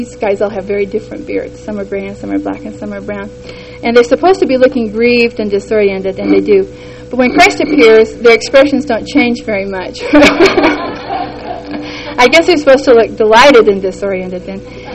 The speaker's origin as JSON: {"language": "English", "town": "Cedar City", "region": "Utah", "country": "United States", "tie": "born or raised there", "said": "maybe it's just because I grew up in Cedar City and we're 10 years behind and we had the 50s and the 60s."}